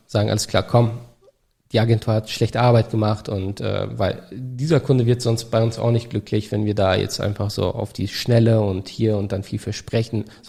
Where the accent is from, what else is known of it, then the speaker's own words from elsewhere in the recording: Turkey; Fällt mir gerade nicht ein als Türke.